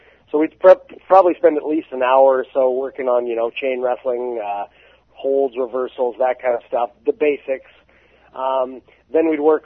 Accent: Calgary, Alberta, Canada; I was a Stampede guy. I grew up in Calgary, and all I watched was Stampede Wrestling.

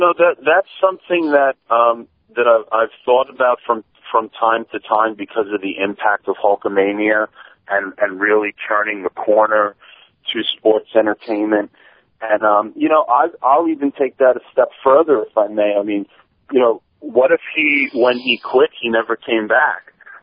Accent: New York, United States; growing up in New York in the 80s with ESPN and cable TV

